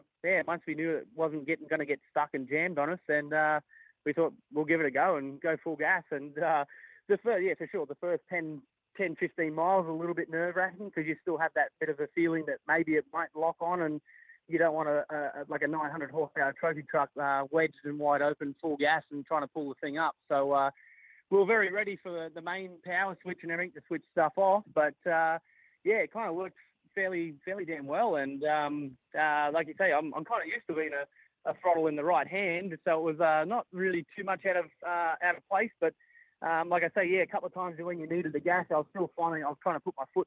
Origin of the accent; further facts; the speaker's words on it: Australia; now in United States; It's crazy to see the following that I do have here in America, even though I am Australian.